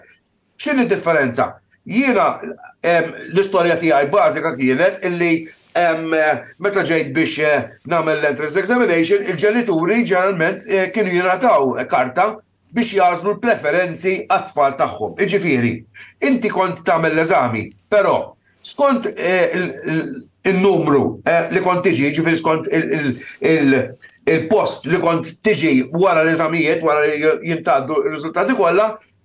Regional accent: Ħamrun, Southern Harbour, Malta; imma sempliċement għax kien il-Ħamrun. U jiena kont mill-Ħamrun. Allura moħħa kien jgħid illi isma' ħalli nibgħatu l-iktar viċin id-dar.

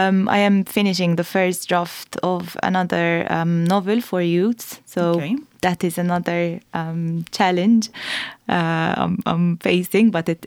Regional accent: Malta; first language Maltese; English is a second language; So I wanted to write in Maltese because that's my mother tongue and I feel most confident writing in Maltese.

